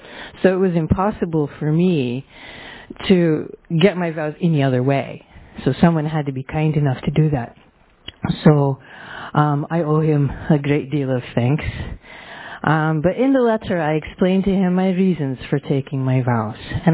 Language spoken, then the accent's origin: English; Scotland, United Kingdom; I'm Scottish after all, right?